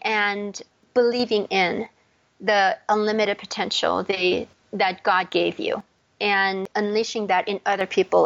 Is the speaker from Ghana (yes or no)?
no; South Korea; I was born and raised in Korea.